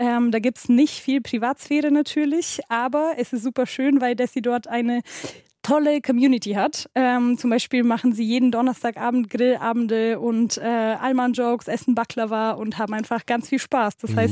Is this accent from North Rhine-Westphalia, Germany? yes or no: no; Munich, Bavaria, Germany; Ich bin in Neuperlach zur Schule gegangen, tatsächlich.